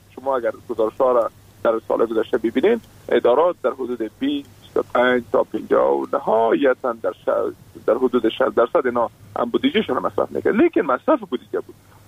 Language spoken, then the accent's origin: Persian; Afghanistan; ما شما افغان هستیم